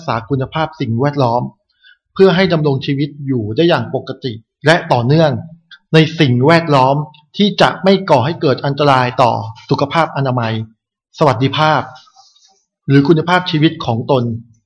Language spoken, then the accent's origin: Thai; Southern Thailand, Thailand; จริงๆพูดใต้ได้นะครับผมคนใต้